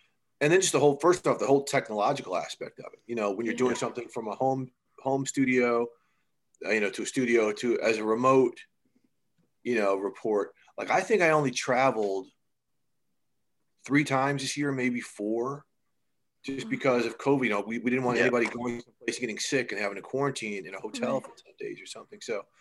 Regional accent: Midwest, United States; because I grew up in the Midwest

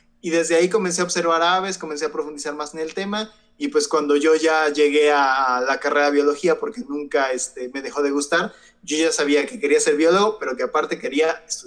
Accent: Xalapa, Veracruz, Mexico; de aquí, de mi ciudad. Yo soy de Jalapa, Veracruz.

